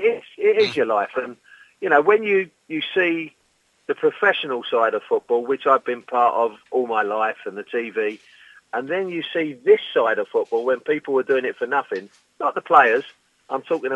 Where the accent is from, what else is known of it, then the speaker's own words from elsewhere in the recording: London, United Kingdom; I grew up in a community. I was lucky. I grew up in London. I was playing playground football.